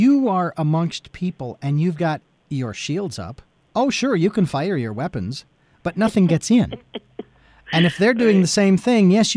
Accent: Phoenix, Arizona, United States; It was kind of nice to see Phoenix, my hometown.

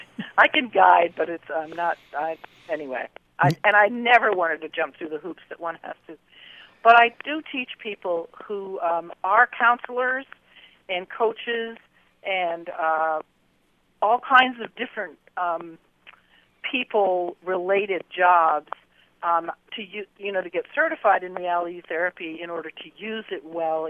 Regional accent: Massachusetts, United States; I grew up in New England, right next to Walden Pond.

